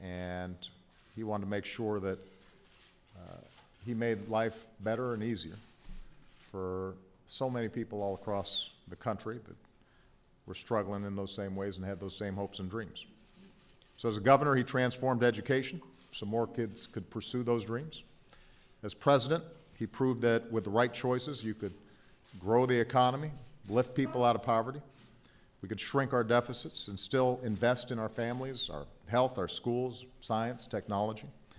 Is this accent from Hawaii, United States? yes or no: yes; Hawaii, United States; born or raised there